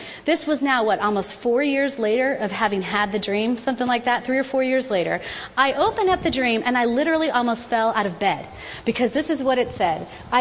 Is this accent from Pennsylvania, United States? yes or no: no; Colorado, United States; I'm from Colorado. I grew up in Colorado. I love Denver.